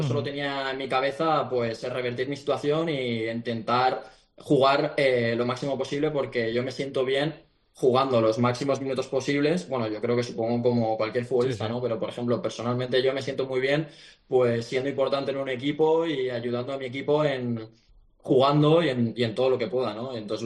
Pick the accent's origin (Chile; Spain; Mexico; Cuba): Spain; Valencia, Valencian Community; Valencia es mi casa, ¿no? Y además que soy valenciano. Y bueno, viví allí, estuve allí 14 años, estuve muchísimo tiempo, como te he dicho antes, prácticamente toda mi vida.